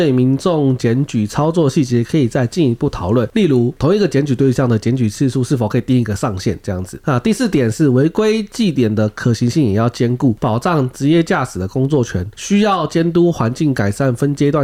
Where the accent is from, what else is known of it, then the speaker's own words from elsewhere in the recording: Miaoli County, Taiwan; now in Taipei, Taiwan; 所以像我是苗栗人嘛，我在苗栗骑车的时候